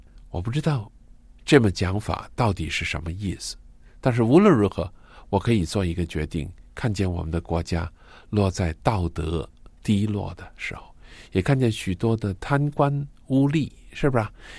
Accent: China; 我们是中国人，中国是一个曾经忧患的国家

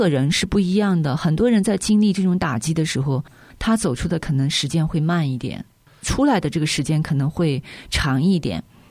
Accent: China

